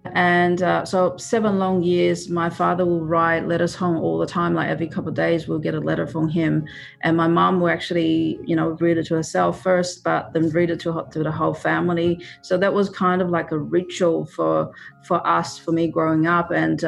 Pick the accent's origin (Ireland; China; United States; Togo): China; English is a second language; moved away; Yeah, schooling in China. So like all the parents, they wanted the best for the children, and mine was no exception.